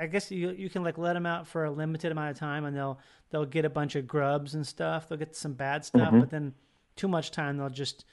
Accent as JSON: {"language": "English", "region": "Minnesota", "country": "United States", "tie": "born or raised there", "said": "maybe even I grew up in Minnesota, maybe even someplace that far north"}